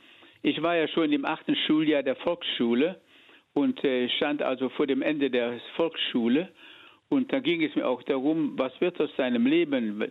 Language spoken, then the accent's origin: German; Eifel, Germany; Ich stamme ja aus der Eifel und dort gab es kein Gymnasium.